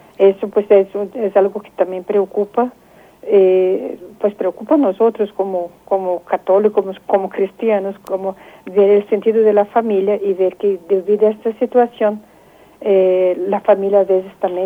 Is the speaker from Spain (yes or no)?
no; Brazil; Sí, yo soy de Brasil, sí.